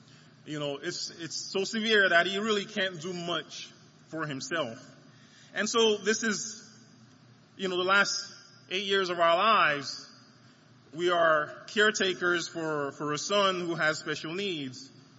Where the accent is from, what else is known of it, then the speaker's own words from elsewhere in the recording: Nigeria; I grew up somewhere in Nigeria